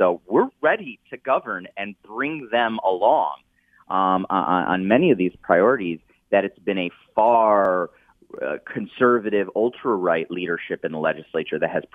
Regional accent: Southfield, Michigan, United States; which includes my hometown Southfield and Lathrop Village

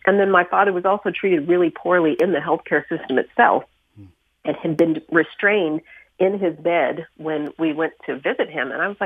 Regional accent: Denver, Colorado, United States; We grew up in Denver, and it was like this all-white space

